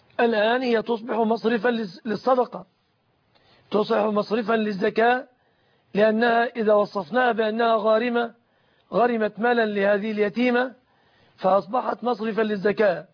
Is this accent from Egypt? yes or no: yes; Egypt; ليست عندنا في مصر